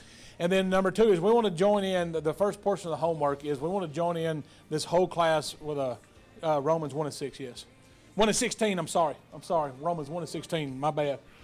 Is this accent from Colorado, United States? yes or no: no; Alto, Texas, United States; I'm from Alto, Texas. Okay, if you know anything about East Texas, I'm from Alto. I was raised up in a little Baptist church.